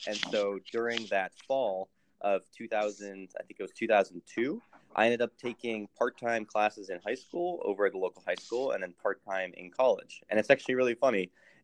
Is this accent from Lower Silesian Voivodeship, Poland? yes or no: no; Warsaw, Masovian Voivodeship, Poland; also born or lived in Amsterdam; now in Chicago, United States; I was born in Chicago, here in Illinois, where I'm currently at. And soon afterwards, actually, my family's from Poland. So as you can probably tell by my last name … right? So very soon afterwards, we moved back to Europe. So I actually lived in Warsaw